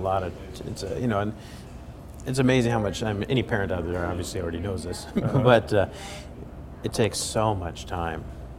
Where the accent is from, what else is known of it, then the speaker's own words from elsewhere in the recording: Wasilla, Alaska, United States; as soon as an editor finds out that I'm from Wasilla, it's an icebreaker.